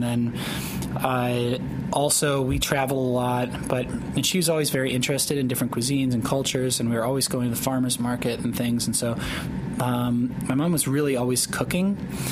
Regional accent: Hillsborough, North Carolina, United States; also born or lived in Durham; I was born in Durham, and actually at Duke Hospital, which I don't like to admit because I'm a Tar Heel fan. And but we lived in Hillsborough, North Carolina, home of Hog Day

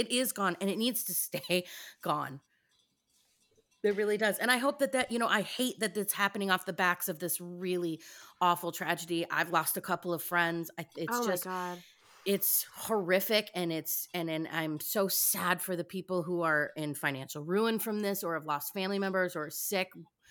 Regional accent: Alabama, United States; also born or lived in Michigan; I was born in Alabama. I kind of grew up in the South before we went to Michigan.

